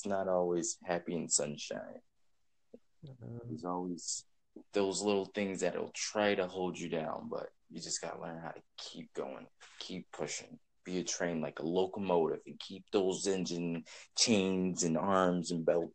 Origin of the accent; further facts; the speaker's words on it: New York, United States; I'm actually from New York State in America.